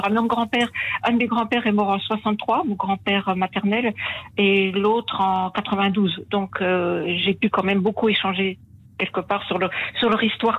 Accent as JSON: {"language": "French", "town": "Belfort", "region": "Bourgogne-Franche-Comté", "country": "France", "tie": "born or raised there", "said": "Je suis née à Belfort. Mon grand-père était d'origine italienne, mais né à Belfort. Mmh. Et bon, j'ai toujours vécu à Belfort."}